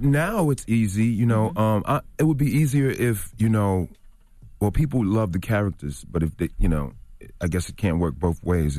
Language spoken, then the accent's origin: English; Chicago, Illinois, United States; So I kind of, that's just me. So Avon and Ace, I can relate to as a man, you know, just growing up in Chicago.